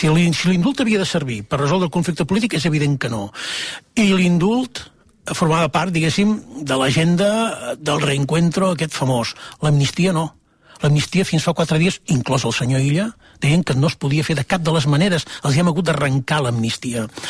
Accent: Girona, Catalonia, Spain; si li dic que sóc de Girona.

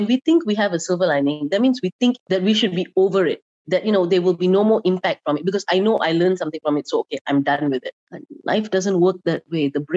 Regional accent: Malaysia; I love being Malaysian, why I'm still in Malaysia

